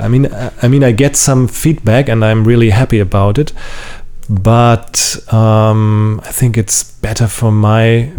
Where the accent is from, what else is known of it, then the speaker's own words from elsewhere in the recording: Lübeck, Schleswig-Holstein, Germany; English is a second language; I sang in a boys choir in my hometown, which is Lübeck.